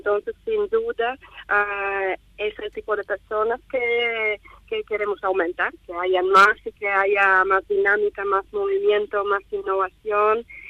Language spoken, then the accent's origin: Spanish; Latvia; now in Spain; Yo misma soy de Letonia, también soy extranjera